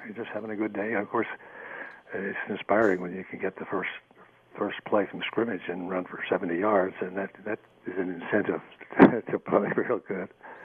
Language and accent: English; Philadelphia, Pennsylvania, United States; Yes, I am from Philadelphia.